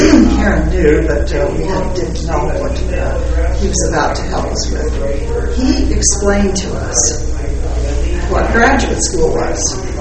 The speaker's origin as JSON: {"language": "English", "town": "Rexburg", "region": "Idaho", "country": "United States", "tie": "born or raised there", "said": "I'm a cowgirl from Idaho. Come to the big city as a freshman. Really. Grew up in Rexburg, which is a great town."}